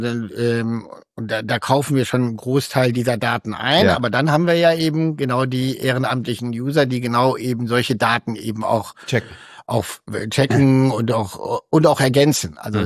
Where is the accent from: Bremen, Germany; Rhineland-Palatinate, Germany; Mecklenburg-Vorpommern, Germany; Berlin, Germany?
Rhineland-Palatinate, Germany; Kusel; Das weiß ich deshalb, weil ich bin auch aus Kusel.